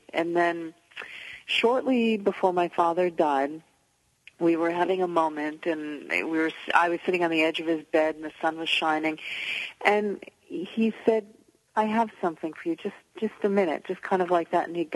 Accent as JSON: {"language": "English", "town": "Manhattan", "region": "New York", "country": "United States", "tie": "born or raised there", "said": "Well, I grew up in Manhattan."}